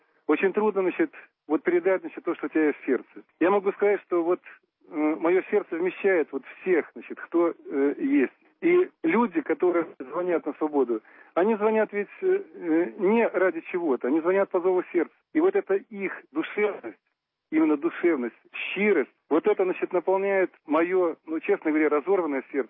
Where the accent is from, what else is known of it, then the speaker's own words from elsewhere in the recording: Belarus; Мы все белорусы